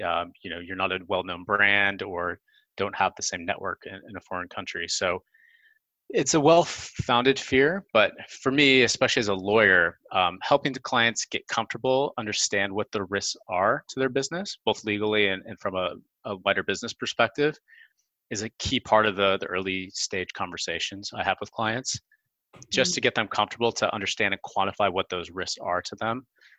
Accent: Seattle, Washington, United States; I grew up in Seattle, Washington, and is very much kind of up in the corner of the world

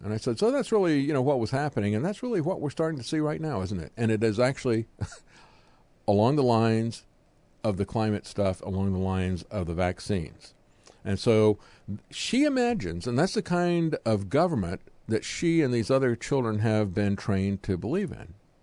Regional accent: the South, United States; she had a different version of history than I got from reading the actual sources from growing up in the South.

